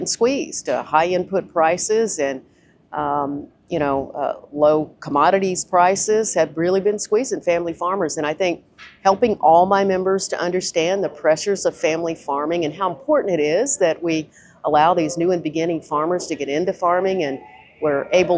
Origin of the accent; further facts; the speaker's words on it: Arkansas, United States; I grew up in Arkansas, the granddaughter of a farm foreman who farmed rice and beans and cotton.